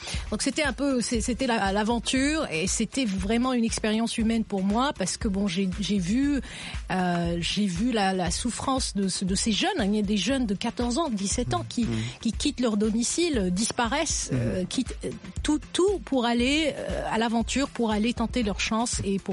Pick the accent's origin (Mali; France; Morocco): Morocco; Je suis marocaine, donc je viens du Maroc